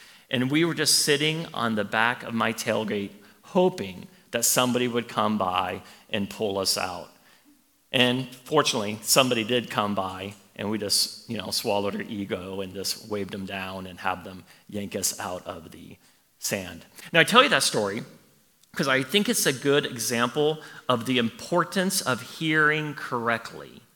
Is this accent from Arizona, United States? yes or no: yes; Arizona, United States; I was a senior in high school, and I grew up in Arizona.